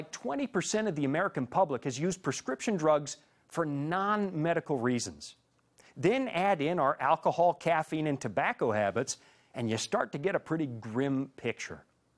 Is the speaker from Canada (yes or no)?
yes; Canada; And I'm a Canadian. I grew up in minus 40, minus 50